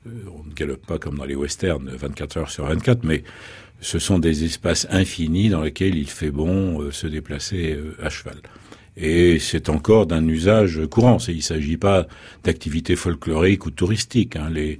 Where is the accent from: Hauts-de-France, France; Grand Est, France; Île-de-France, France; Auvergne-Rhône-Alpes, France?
Île-de-France, France; Paris; Mais enfin, non, je suis né à Paris, j'ai grandi à Paris